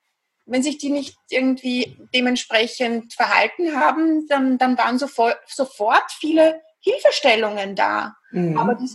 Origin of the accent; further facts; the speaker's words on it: Vienna, Austria; accent: Viennese; wie du schon gesagt hast, ich komme aus Österreich, aus Wien. Ich glaube, man hört es auch ganz gut raus, ein bisschen an der Stimmfärbung, an der typisch österreichisch-wienerischen.